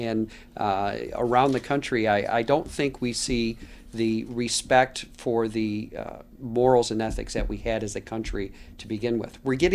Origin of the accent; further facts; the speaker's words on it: Monroe, Michigan, United States; moved away as an adult; now in Ypsilanti Township, United States; I grew up down in Monroe, spent my first 39 years in Monroe, moved up closer to work.